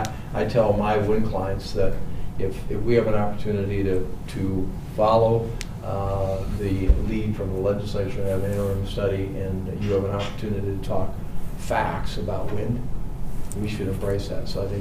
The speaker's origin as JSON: {"language": "English", "town": "Tioga", "region": "North Dakota", "country": "United States", "tie": "born or raised there", "said": "I grew up in Tioga, you know, that's doing pretty well."}